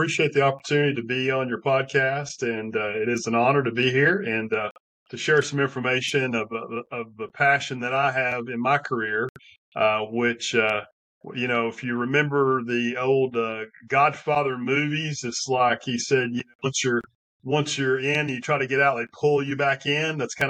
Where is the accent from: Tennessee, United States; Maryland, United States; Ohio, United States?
Tennessee, United States; Knoxville; You probably can't tell by my accent, but I'm originally from the Knoxville, Tennessee area, and they don't have a lot of hail there.